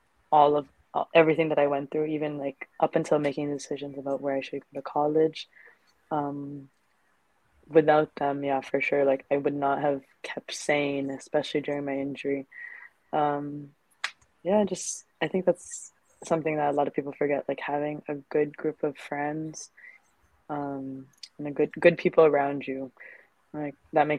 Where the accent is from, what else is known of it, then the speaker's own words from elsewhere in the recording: Canada; born there; technically I'm Phil-Canadian just because I was born there, but I'm full Filipino. Both of my parents are full Filipino.